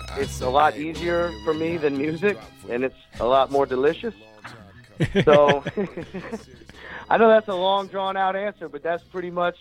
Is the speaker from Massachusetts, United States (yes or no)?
no; Jacksonville, Florida, United States; As a young teenager, growing up in Jacksonville, Florida, I lived kind of near the Navy base, and I was surrounded by Filipinos, man